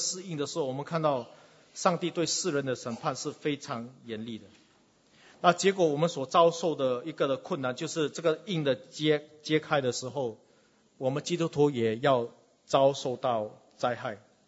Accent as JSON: {"language": "Chinese", "country": "Singapore", "said": "我们新加坡人经常都要被这个的蚊子叮一下啊"}